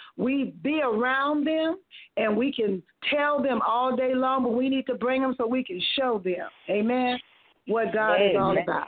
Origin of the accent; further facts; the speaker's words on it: Compton, California, United States; Yes, I am. I grew up in Compton, so I know what you're talking about.